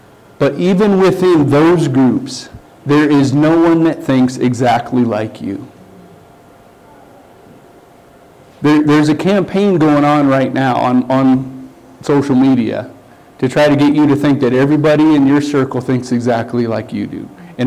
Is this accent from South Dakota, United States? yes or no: yes; South Dakota, United States; I grew up in South Dakota, farming and ranching. We did both.